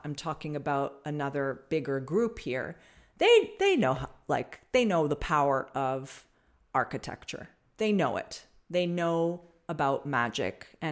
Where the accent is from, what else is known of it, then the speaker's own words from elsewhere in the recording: Canada; I'm Canadian, so.